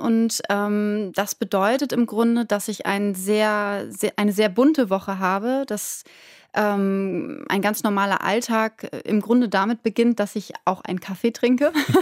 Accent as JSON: {"language": "German", "region": "Hamburg", "country": "Germany", "said": "als Hamburgerin ist es auch immer was Besonderes, wenn man einfach Hafenluft schnuppert"}